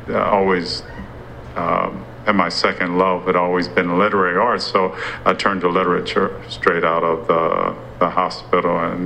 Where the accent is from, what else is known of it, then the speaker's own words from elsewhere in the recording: Los Angeles, California, United States; Prior to that, I grew up in South Central. What was South Central? I guess has been rebranded as South Los Angeles now.